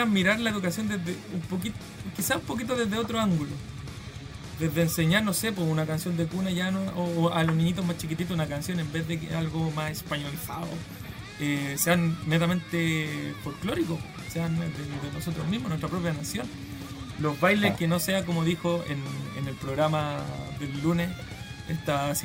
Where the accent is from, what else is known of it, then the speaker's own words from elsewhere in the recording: Chile; para nosotros también, como chilenos, entender un poquito más de nuestra cultura